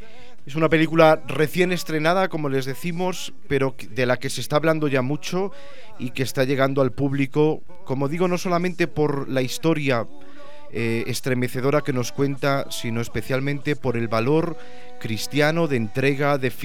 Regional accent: Spain; Además, somos españoles y esto a nosotros nos gusta

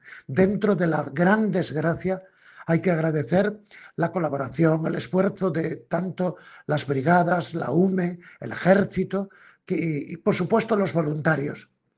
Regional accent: Castile and León, Spain; sé que tanto en mi tierra del Bierzo como en la Valduerna, como en tantos sitios de la diócesis

